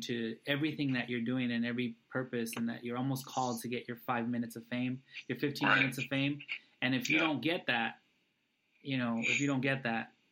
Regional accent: United States; I've been shaped by living in the United States and growing up in the United States.

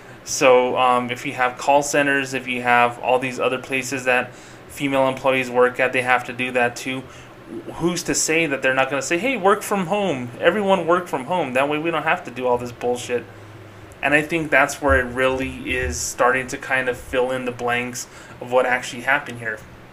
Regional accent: Socorro, New Mexico, United States; KFC closed down permanently in my hometown of Socorro, New Mexico, and it's gone forever.

